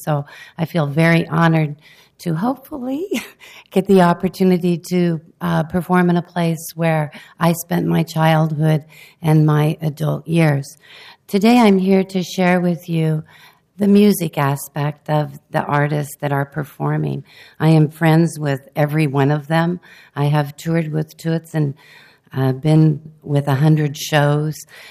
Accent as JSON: {"language": "English", "town": "Lake Oswego", "region": "Oregon", "country": "United States", "tie": "born or raised there", "said": "I wrote a song when I was 14, growing up in Lake Oswego"}